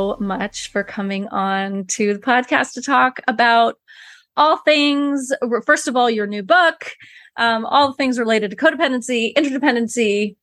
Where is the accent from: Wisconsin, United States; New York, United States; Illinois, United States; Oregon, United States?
New York, United States; I am a New Yorker.